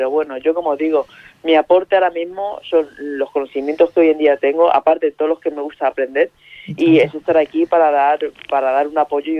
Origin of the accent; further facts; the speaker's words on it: Torrejón de Ardoz, Community of Madrid, Spain; soy de Torrejón, llevo muchísimo tiempo... tengo una especial y muchísimo cariño a esta ciudad, en el cual llevo muchísimos años aquí.